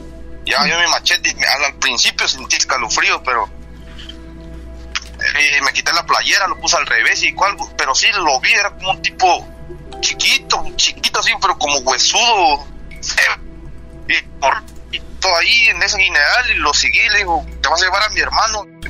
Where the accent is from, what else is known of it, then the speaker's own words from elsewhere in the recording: Chiapas, Mexico; now in United States; Bueno, pues ya llevo como 11 años aquí en los Estados Unidos. Yo soy del estado de Chiapas. Y hace como, más o menos, cuando yo tenía como 13 años